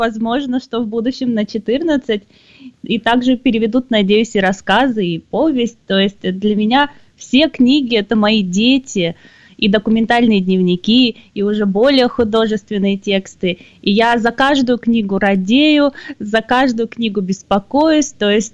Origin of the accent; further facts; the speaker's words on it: Grozny, Chechnya, Russia; born there; я родилась в Чечне, в городе Грозном, и на мое детство и юность пришлись войны.